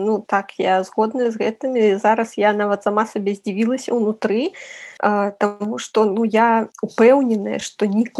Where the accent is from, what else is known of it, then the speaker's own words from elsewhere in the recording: Rudabelka, Gomel Region, Belarus; як беларуска, я з Рудабелкі, так? Я не пра ўсю Беларусь кажу, я разумею, што ў Гродна, ў Брэсці, ў Мінску могуць усім іншыя думкі ў людзей і іншыя паводзіны, але вось у маёй вёсцы